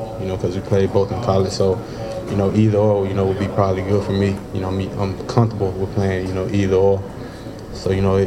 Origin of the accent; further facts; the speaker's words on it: Memphis, Tennessee, United States; I'm from Memphis. I was born and raised in Memphis